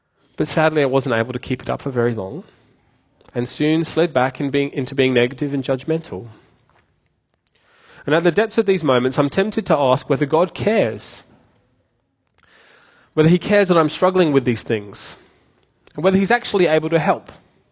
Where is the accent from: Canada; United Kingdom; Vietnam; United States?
United Kingdom; As you may or may not know, I'm British, and that means that I'm cynical.